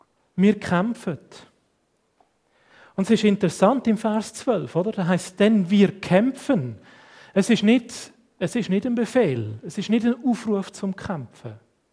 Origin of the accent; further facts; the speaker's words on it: Switzerland; wir sind Schweizer, freie Schweizer